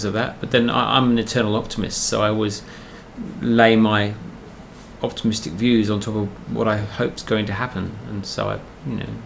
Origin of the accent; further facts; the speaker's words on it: England, United Kingdom; I come from England and I spent all my childhood pretty much under Maggie Thatcher